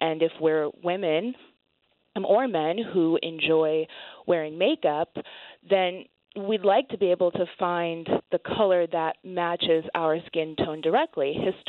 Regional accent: Apple Valley, Minnesota, United States; You know, I grew up in Apple Valley in the Twin Cities.

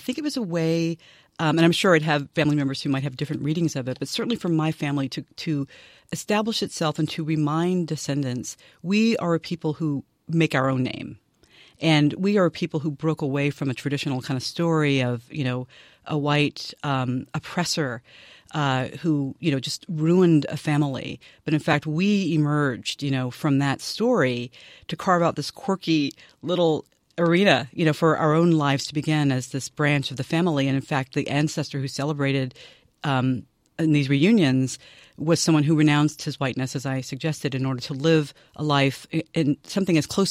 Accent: Nashville, Tennessee, United States; I grew up in Nashville, Tennessee. And, you know, my parents were my father is an immigrant from Trinidad.

